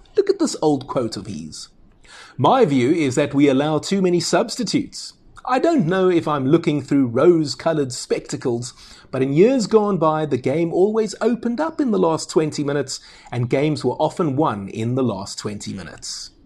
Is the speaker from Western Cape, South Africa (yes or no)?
yes; Cape Town, Western Cape, South Africa; I grew up in Cape Town